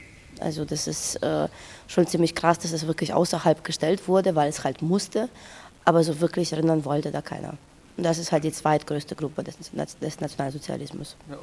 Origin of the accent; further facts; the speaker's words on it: Russia; now in Germany; Ich bin selber Russin und demonstriere viel